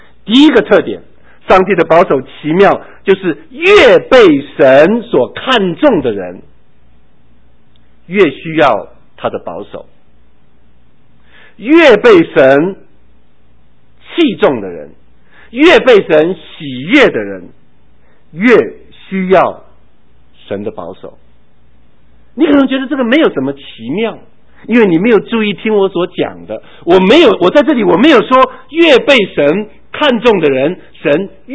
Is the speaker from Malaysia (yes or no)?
no; China; 没想到扫罗这个人已经是我们中国人讲一句话